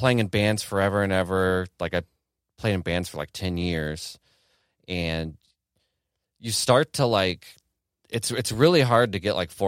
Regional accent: Kansas City, Missouri, United States; now in Detroit, United States; I'm from Kansas City, lived in Kansas City my whole life.

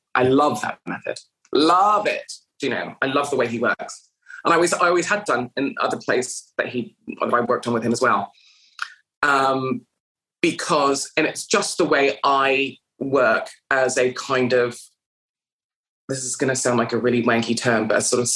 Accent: Canada; English is a second language; moved away; It's like I came from Canada and I had to learn English. I had to learn, you know, everything that I missed in terms of all the cultural references and all that stuff and how people think here.

